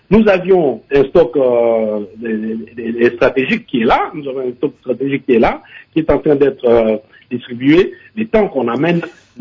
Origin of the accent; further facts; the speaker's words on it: DR Congo; en tant que Congolais